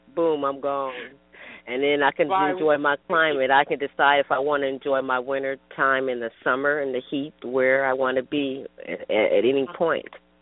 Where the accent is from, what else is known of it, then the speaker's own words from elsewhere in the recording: Toledo, Ohio, United States; now in Arlington, United States; I'm originally from Ohio, up in Toledo, Ohio.